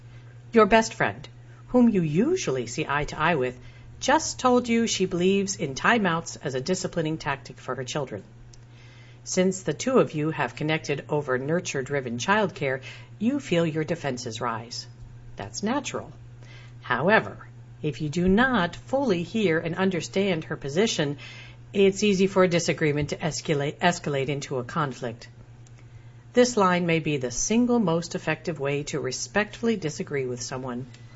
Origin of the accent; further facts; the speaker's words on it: Kosciuszko, Mississippi, United States; a little white church by a red dirt road in my hometown of Kosciuszko, Mississippi.